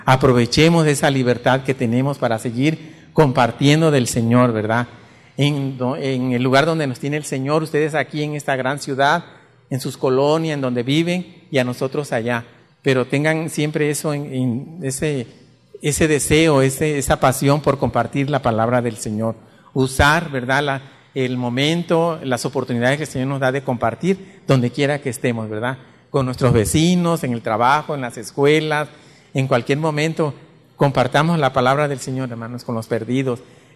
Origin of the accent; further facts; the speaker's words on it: Veracruz, Mexico; Yo soy de Veracruz, hermanos, para los que no saben. Soy jarocho de corazón